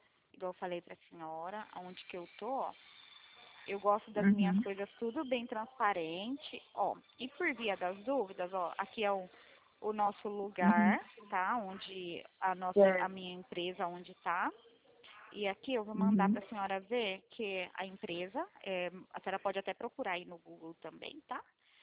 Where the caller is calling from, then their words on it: Mogi Guaçu, São Paulo, Brazil; Olha, eu falo de Mogi Guaçu, São Paulo, interior São Paulo.